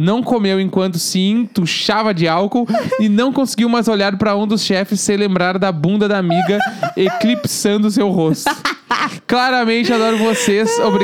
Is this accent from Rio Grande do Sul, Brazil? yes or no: yes; Rio Grande do Sul, Brazil; Mas ao contrário dele, sempre morei em cidades do interior do estado.